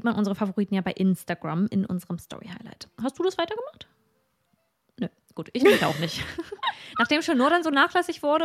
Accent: East Germany, Germany; Wir beiden Mäuse, wir kommen aus dem Osten.

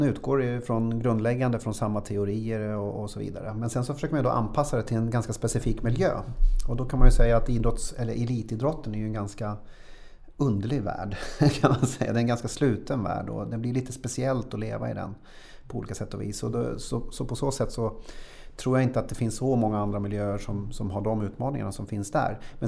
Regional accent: Tyresö, Stockholm County, Sweden; Ja, jag föddes i Tyresö och så flyttade till Östbergahöjden under några år. Sen flyttade vi tillbaka när jag gick i 3:an har jag för mig att det var.

